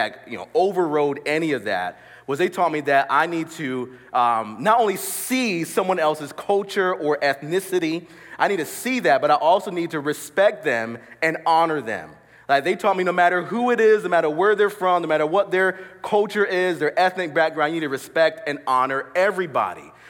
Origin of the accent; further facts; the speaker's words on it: Florida, United States; I grew up in South Florida. In fact, my family, they actually immigrated from Jamaica. So we grew up in South Florida, and I was black, living in America, raised by immigrant parents.